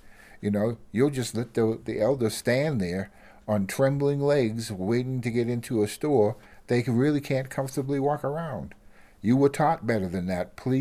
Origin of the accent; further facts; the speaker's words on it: Gallup, New Mexico, United States; also born or lived in Boston; I'm not only from Gallup, I come from Boston